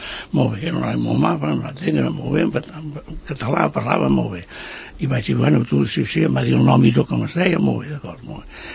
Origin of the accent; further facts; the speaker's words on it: Terrassa, Catalonia, Spain; jo som de Terrassa i tota la meva família és catalano parlante